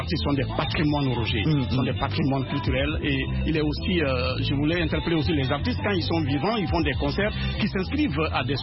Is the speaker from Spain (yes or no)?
no; Conakry, Guinea; j'ai grandi dans un quartier à Conakry appelé Dixine Mosquée